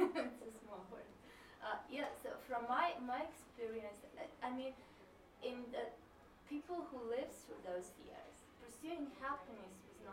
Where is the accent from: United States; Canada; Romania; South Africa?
Romania; I mean, I lived in Romania. I grew up in Romania